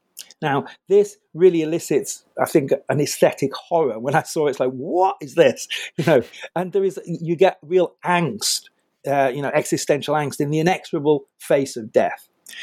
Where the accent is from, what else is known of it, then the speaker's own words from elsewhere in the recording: England, United Kingdom; I'm British